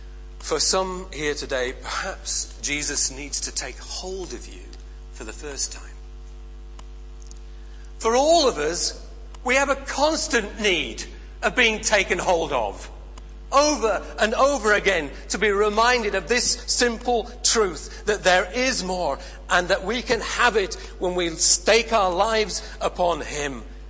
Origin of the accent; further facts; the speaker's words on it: Yorkshire and the Humber, United Kingdom; I know we're in Yorkshire, but I'm a Yorkshireman.